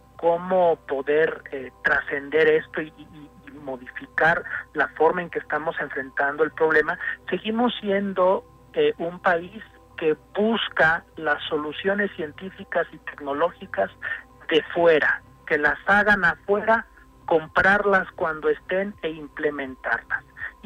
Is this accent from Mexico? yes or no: yes; Mexico; Estamos también acostumbrados como mexicanos a que nos vienen a organizar